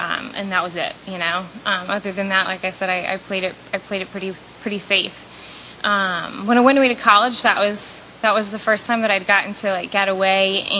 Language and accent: English; St. Louis, Missouri, United States; born there; I was born in St. Louis, Missouri, to two really fantastic parents